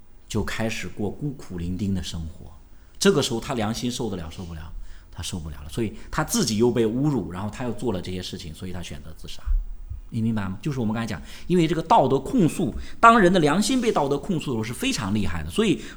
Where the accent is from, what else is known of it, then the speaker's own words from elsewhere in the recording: China; 他就把我们中国人比喻成为沉睡的人